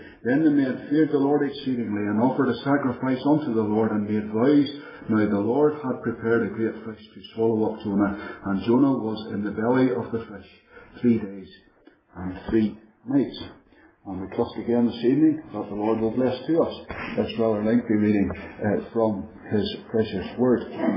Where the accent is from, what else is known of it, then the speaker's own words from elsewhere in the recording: Ireland; now in -; but you have to remember that I'm originally from Ireland